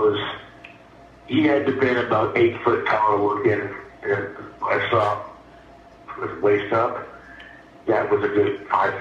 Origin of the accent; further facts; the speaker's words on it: Colorado Springs, Colorado, United States; I'm from Colorado Springs, Colorado.